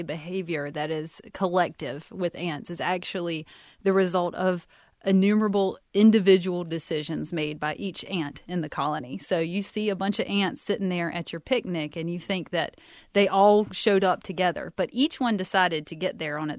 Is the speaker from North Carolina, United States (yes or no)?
yes; Goldsboro, North Carolina, United States; I was from Goldsboro, North Carolina. It's a small town